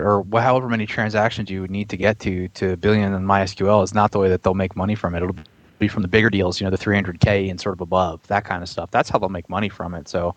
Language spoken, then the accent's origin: English; New Jersey, United States; I grew up in New Jersey.